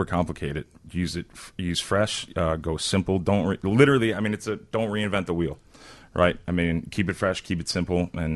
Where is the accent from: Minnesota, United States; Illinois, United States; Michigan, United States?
Illinois, United States; Chicago; I'm from Chicago, which means I'm nice and I don't care.